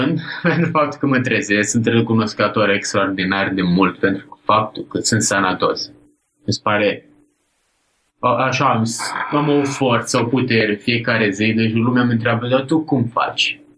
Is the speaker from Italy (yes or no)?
yes; Basilicata, Italy; Romanian is a second language; now in Romania; Prefer lângă Napoli. Lângă Potență, un sat.